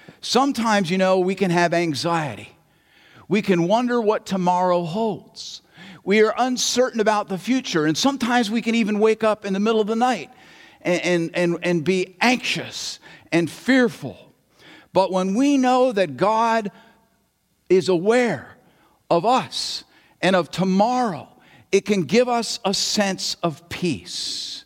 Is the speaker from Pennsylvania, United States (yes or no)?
yes; Pennsylvania, United States; moved away as an adult; now in Michigan, United States; should I leave my home state of Pennsylvania and should I come to Michigan?